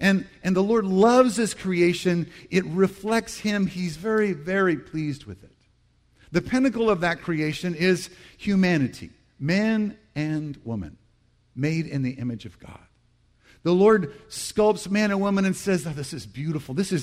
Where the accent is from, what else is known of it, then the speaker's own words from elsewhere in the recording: Deep South, United States; I grew up in the Deep South, and my parents always, I think they wanted to bait the hook for Easter really well for us